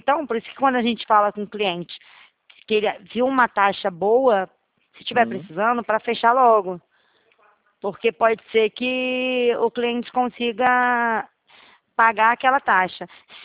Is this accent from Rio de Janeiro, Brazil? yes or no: yes; Rio de Janeiro, Brazil; Sou do Rio de Janeiro.